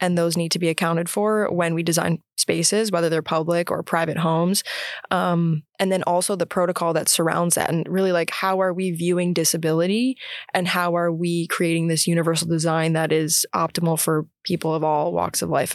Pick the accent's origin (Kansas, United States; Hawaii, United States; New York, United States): New York, United States; Rochester; I'm from Rochester originally.